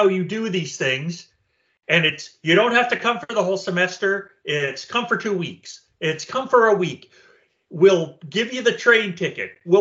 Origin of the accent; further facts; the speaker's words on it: Truro, Nova Scotia, Canada; Because I'm from Truro, Nova Scotia.